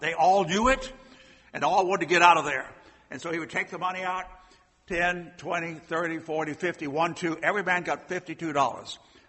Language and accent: English; Savannah, Georgia, United States; I was born in Savannah, Georgia. My mother met my father at a dance. And a little kid, I was drawn to all the taverns and the speakeasies in Savannah.